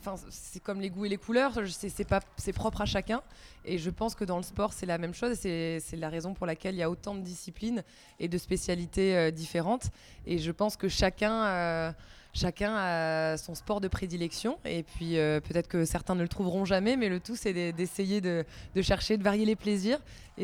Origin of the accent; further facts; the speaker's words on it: Brittany, France; puisque je viens de Bretagne